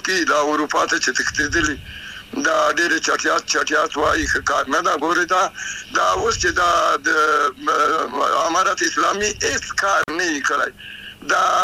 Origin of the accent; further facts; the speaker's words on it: Afghanistan; زه افغان یم نارینه